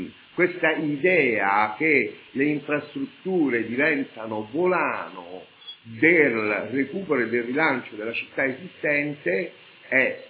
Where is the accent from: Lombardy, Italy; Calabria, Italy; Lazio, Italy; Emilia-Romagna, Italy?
Lazio, Italy; Rome; ma mio padre è siciliano, quindi posso parlare con cognizione di causa di tutta l'Italia, perché sono nato e cresciuto a Roma